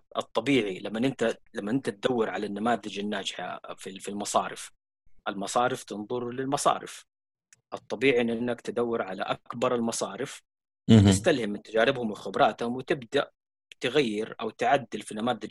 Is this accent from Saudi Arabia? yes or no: yes; Saudi Arabia; عندنا في السعودية تقريبا 43% من العاملين اليوم على رأس العمل من مواليد جيل الألفية